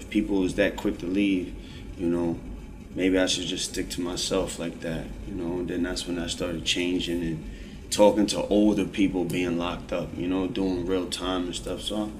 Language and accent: English; Newburgh, New York, United States; You know, where I'm from Orange County, Newburgh, New York. We don't have this type of help that they have up here.